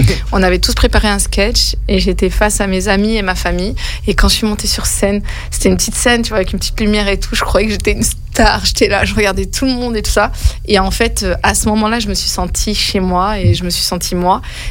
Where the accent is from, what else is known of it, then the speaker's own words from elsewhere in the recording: Valence, Auvergne-Rhône-Alpes, France; born there; now in Grenoble, France; je donne mon nom de scène. Je suis grenobloise depuis plus de 20 ans, parce que je suis née à Valence, mais je suis grenobloise depuis plus de 20 ans.